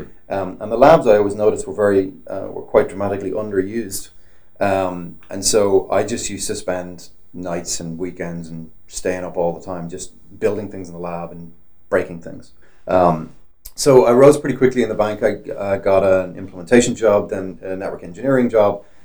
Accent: Ireland; I am Irish, though

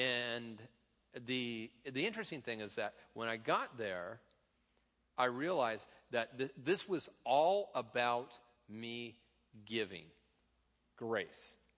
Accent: Tacoma, Washington, United States; I grew up in Tacoma

